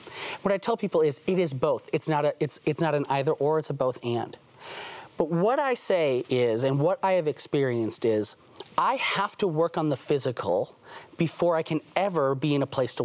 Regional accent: Wisconsin, United States; Yeah, so I grew up in Wisconsin, and we lived in this old farmhouse that was set back from the road.

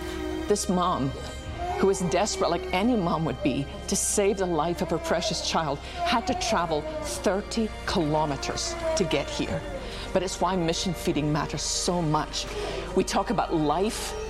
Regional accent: Scotland, United Kingdom; I was brought up in Scotland to be aware of things like that.

